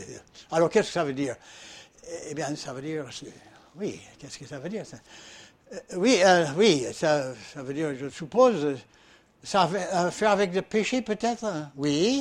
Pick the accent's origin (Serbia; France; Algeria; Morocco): France; mais je suis français quand même, je sais ce que c'est, ce sont des mots faciles, français